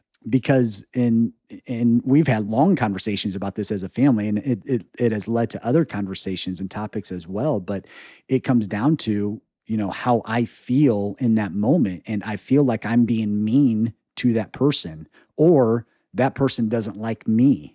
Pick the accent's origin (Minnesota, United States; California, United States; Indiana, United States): Indiana, United States; you know, we're from Indiana and you smile at strangers all the time.